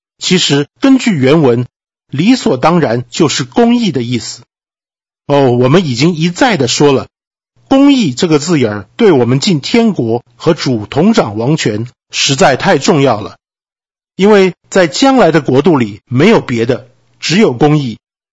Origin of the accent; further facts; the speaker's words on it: China; 弟兄姐妹，在世界各国当中，我们中国是历史最悠久的国家之一